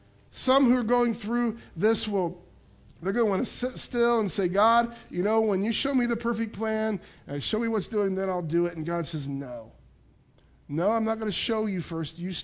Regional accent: Pickwell, Ohio, United States; moved away as an adult; now in Sharonville, United States; God called me to leave my hometown where I'd been my whole life in Pickwell, Ohio, to move to Sharonville, Ohio, which is right outside of Cincinnati, in the Cincinnati area, to be a youth pastor.

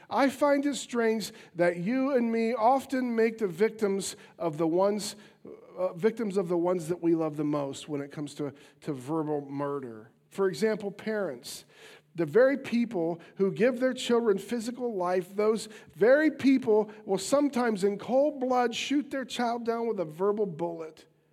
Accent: Piqua, Ohio, United States; It's near my hometown of Piqua.

